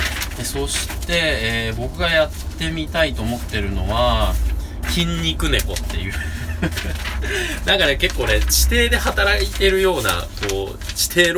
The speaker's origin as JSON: {"language": "Japanese", "town": "Nagoya", "region": "Aichi", "country": "Japan", "accent": "Nagoya dialect", "said": "僕名古屋弁喋ってたはずなのに、なんかうまく喋れてない感があって"}